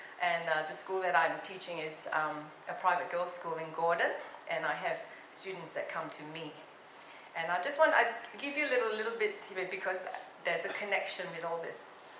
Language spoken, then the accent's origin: English; Singapore; born there; I was born in Singapore from Christian parents, and very blessed to have a very rich Christian heritage.